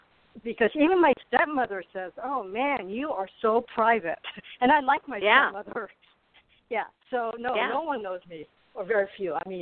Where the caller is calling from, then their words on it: Arizona, United States; The heat of Arizona.